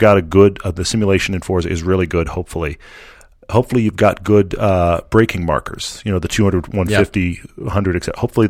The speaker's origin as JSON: {"language": "English", "town": "Houston", "region": "Texas", "country": "United States", "tie": "born or raised there", "said": "I grew up in Houston."}